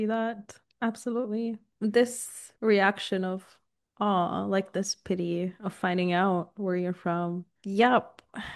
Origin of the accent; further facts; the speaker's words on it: Turkey; English is a second language; now in Canada; I was raised and like I grew up in Turkey, but I have been speaking English since I was 9 years old. I've been living in Canada for eight.